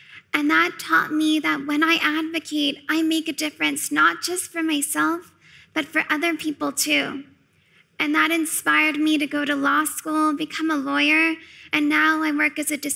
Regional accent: United States; And my life, by contrast, I grew up in the United States.

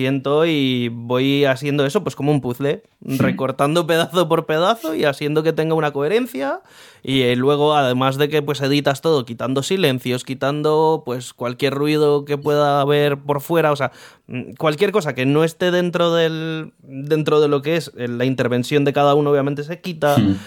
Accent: Colombia; Yo, cuando estaba en Colombia, porque soy colombiano

